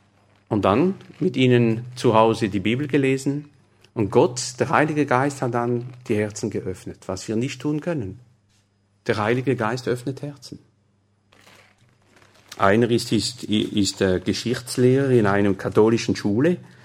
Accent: Grand Est, France; Denn ich wollte nicht als Elsässer eine elsassische Gemeinde in den Vogesen gründen.

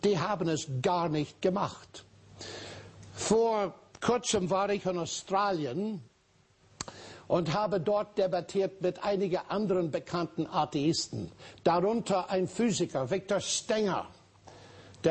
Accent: Northern Ireland, United Kingdom; German is a second language; Ich habe schon erwähnt, ich komme aus Nordirland.

